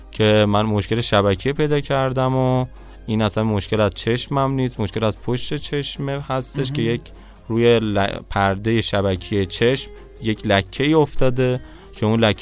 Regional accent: Tehran, Tehran Province, Iran; born there; بله متولد تهران.

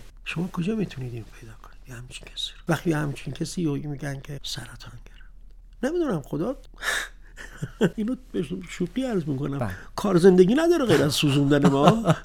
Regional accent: Iran; first language Azerbaijani; Persian is a second language; now in Tehran, Iran; چون ما تو پایتختیم، زبان حاکم فارسیه و زبان مادری ما یک جورهایی مظلوم واقع شده. میگشتیم واژه های فراموش شده ما ترک های مقیم تهران رو پیدا کنیم

